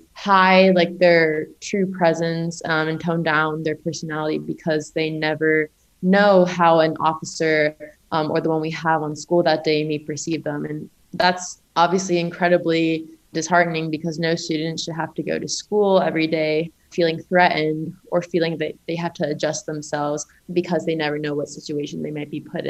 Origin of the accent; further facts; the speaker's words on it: Kissimmee, Florida, United States; Yeah, so I'm from Kissimmee, Florida.